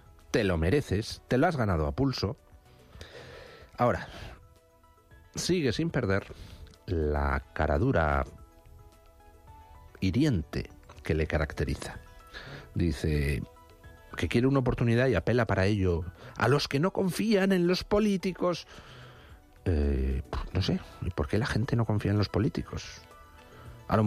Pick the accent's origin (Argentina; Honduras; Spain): Spain; Albacete, Castilla-La Mancha; tienen manía los que somos de Albacete